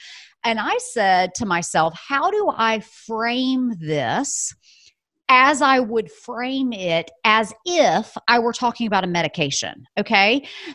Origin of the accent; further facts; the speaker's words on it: Alabama, United States; Now, remember, I was born and raised in Alabama.